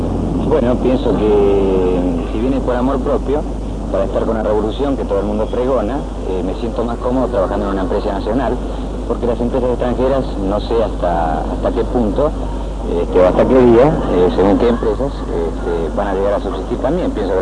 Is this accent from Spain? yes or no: no; Argentina; Bueno, como argentino, en la empresa nacional